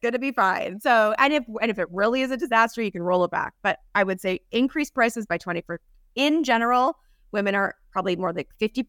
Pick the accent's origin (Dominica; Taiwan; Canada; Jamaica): Canada; I'm a Canadian, so I always have to clarify for global audiences